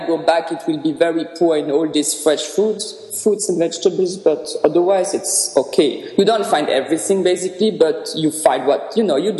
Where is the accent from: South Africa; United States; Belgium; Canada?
Belgium; now in Switzerland; We are from Belgium originally, but we bought a place in Switzerland, so our base now is in Switzerland.